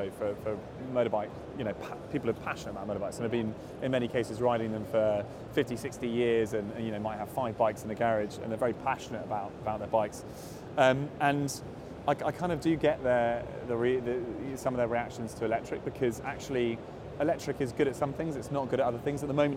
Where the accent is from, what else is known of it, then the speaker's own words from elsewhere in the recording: United Kingdom; we've now been here 3 years, has been because we're British